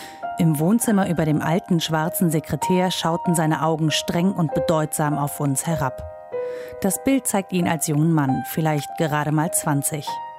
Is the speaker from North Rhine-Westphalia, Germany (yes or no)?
yes; Mönchengladbach, North Rhine-Westphalia, Germany; Ich besuche meinen Vater in Brüggen, einem kleinen Ort zwischen meiner Heimat Mönchengladbach und der holländischen Grenze.